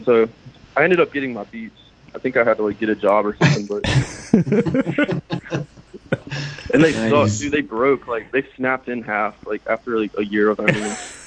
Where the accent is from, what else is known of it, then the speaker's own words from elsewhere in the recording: Jackson, Mississippi, United States; now in Hattiesburg, United States; I'm from Jackson, which is, I mean, like 2 hours north. But I'm living in Hattiesburg for school right now.